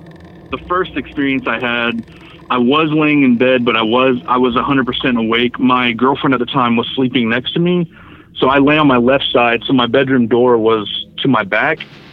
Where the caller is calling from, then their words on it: Fort Worth, Texas, United States; from Fort Worth, Texas.